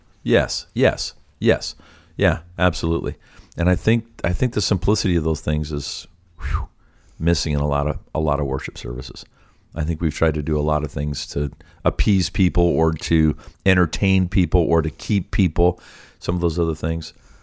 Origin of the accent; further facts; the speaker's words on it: St. Thomas, Ontario, Canada; from St. Thomas, Ontario, Canada, and I will be heading home